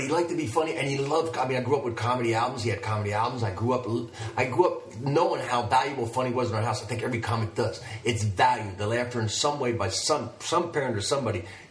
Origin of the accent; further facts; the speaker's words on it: New Jersey, United States; I was raised in Pennsyl, New Jersey, but I grew up in a Baptist church, a Pentecostal Southern Baptist church was where I went to church.